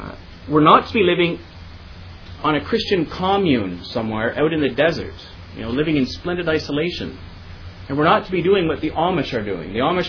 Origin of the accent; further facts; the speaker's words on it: Canada; So we're Canadians. Presumably, all day long, we're doing Canadian things, living like Canadians.